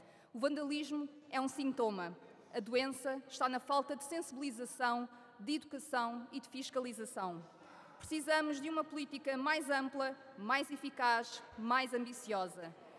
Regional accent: Portugal

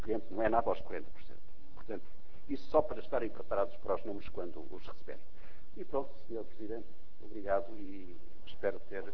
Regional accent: Portugal; Estou a pedir aos senhores deputados para terem autoestima como portugueses.

